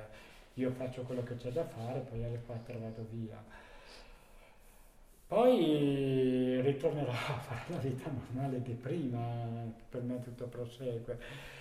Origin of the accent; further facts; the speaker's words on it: Praso, Trentino-Alto Adige, Italy; di Praso.